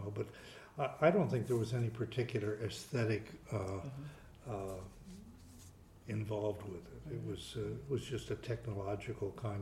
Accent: Hollywood, California, United States; born there; I was born in Hollywood.

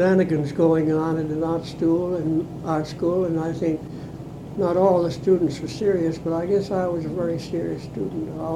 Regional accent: West Springfield, Massachusetts, United States; Well, I was born in West Springfield, Mass, and I went through a high school, the Springfield High

